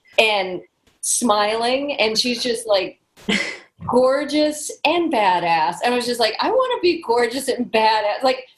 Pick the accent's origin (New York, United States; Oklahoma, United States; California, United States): California, United States; oh, we're both from Southern California and we're both Jewish.